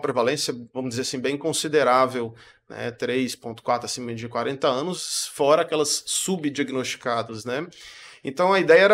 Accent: Goiânia, Goiás, Brazil; sou de Goiânia

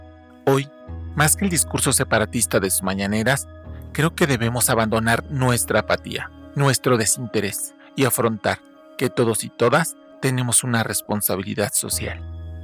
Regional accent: Mexico; no solo en salud, sino como individuos, como mexicanos

